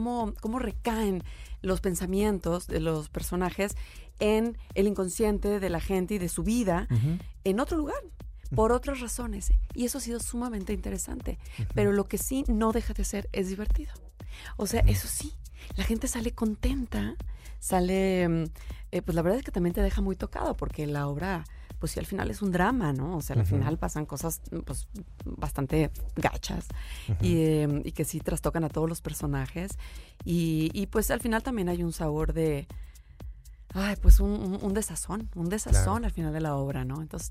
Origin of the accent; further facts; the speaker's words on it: Mexico; Y como mexicanos, pasa lo mismo.